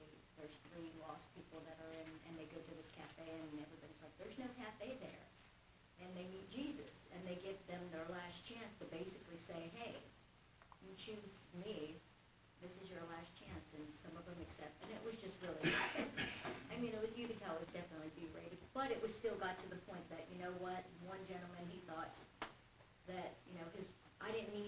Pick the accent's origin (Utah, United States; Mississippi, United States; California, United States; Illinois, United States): California, United States; at least I grew up in California and then I didn't have guidance from my parents